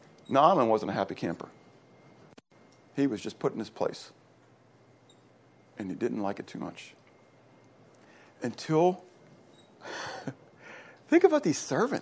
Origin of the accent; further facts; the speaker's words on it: Pittsburgh, Pennsylvania, United States; We walked in the snow uphill both ways. I was from Pittsburgh.